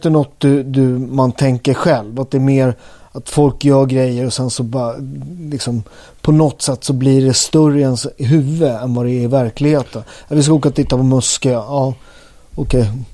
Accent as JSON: {"language": "Swedish", "town": "Upplands Väsby", "region": "Stockholm County", "country": "Sweden", "said": "Jag är från Väsby i lilla Finland. Ja, exakt. Från Marabo."}